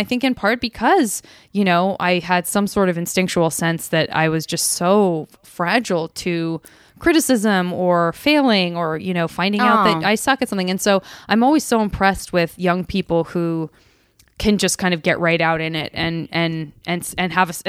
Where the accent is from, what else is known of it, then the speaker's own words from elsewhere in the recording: Arizona, United States; I'm from Arizona, and I couldn't wait to get out of heat.